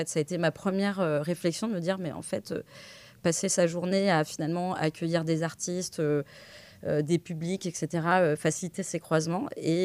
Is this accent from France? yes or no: yes; Cholet, Pays de la Loire, France; Bah, du coup, je suis originaire de Cholet, dans le Maine-et-Loire.